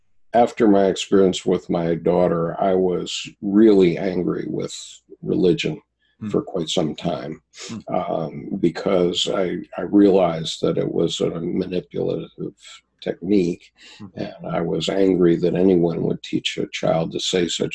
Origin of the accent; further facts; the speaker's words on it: Kanagawa, Japan; I was brought up in Japan, kind of, right, because I went to high school in Japan, and I lived 1 mile from the great Buddha of Kamakura